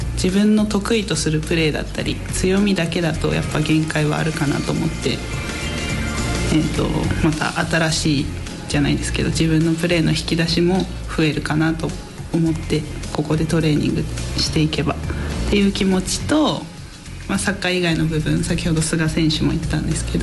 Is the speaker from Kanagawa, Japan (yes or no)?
yes; Yokohama, Kanagawa, Japan; 私も神奈川県の横浜市出身です。